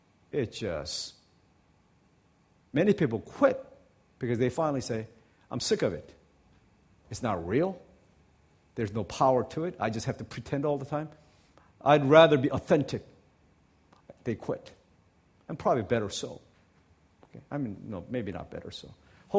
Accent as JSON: {"language": "English", "country": "United States", "said": "I come from the United States, so let me just talk about the United States of America."}